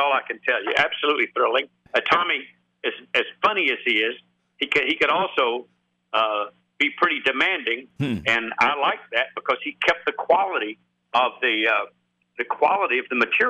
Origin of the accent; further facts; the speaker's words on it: Florida, United States; Well, I would have to say that yes, I am on the road, but I'm back in my home state of Florida.